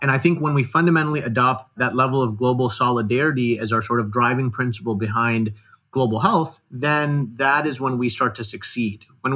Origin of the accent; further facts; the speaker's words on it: India; born there; I'm Indian of background. I was born in India. I go back there often.